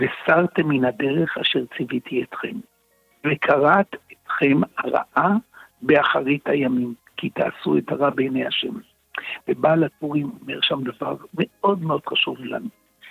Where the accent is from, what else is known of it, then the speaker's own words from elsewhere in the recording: Tel Aviv, Tel Aviv District, Israel; אני זוכר, אני בתור תל אביבי